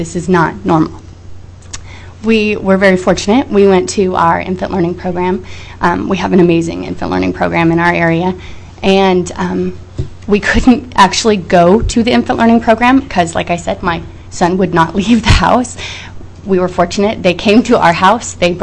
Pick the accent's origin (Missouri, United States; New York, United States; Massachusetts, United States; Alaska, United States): Alaska, United States; Soldotna; I was born and raised in Soldotna. I want to keep my kids here.